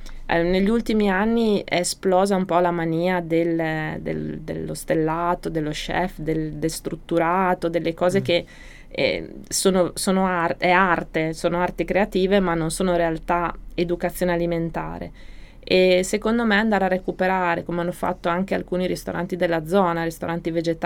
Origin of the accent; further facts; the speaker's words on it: Emilia-Romagna, Italy; allora io sono emiliana